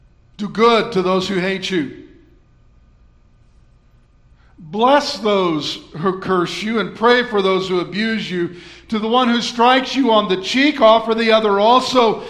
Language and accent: English; California, United States; had grown up in Southern California. There were people there that thought mixed bathing was sin. I'm from California, right?